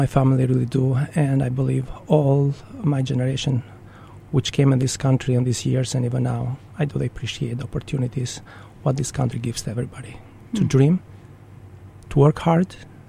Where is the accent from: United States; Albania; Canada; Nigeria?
Albania; Gjirokastër, Gjirokastër County; I do really miss Gjirokastra, my city, which I was born and grew up. The streets which I used to play as a child.